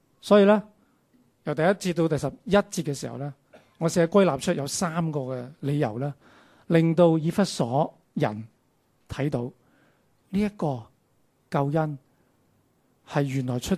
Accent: China; 我们中国人特别喜欢说，这是洋教来的。

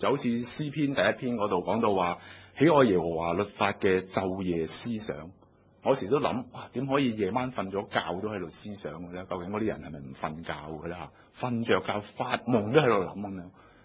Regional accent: Hong Kong; 今日我哋香港人呢，喺香港生活嘅节奏呢係非常之忙碌嘅。

